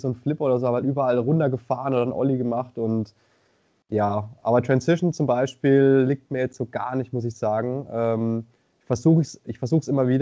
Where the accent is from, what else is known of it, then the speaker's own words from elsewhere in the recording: Ansbach, Bavaria, Germany; Also ich komme ursprünglich aus Ansbach, nicht die Stadt, sondern das Dorf. 400-Mann-Dorf, das ist bei Lohr am Main.